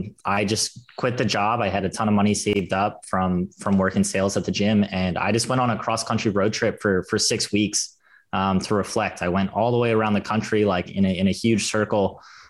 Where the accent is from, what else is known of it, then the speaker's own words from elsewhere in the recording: Philadelphia, Pennsylvania, United States; So I'm from Philadelphia, and that's where my investment journey started